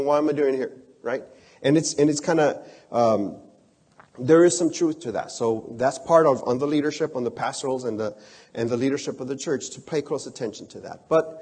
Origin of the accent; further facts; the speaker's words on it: Mexico; English is a second language; I is from Mexico, and so I talk a little bit slower. So yes, I is. I am from Mexico.